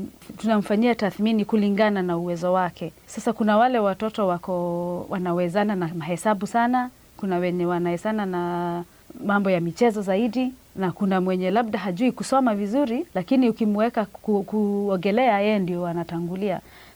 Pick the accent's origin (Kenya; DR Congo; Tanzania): Kenya; Na kawaida mimi nilipokuwa nikiwa mdogo Kenya, shule zenye nilisomea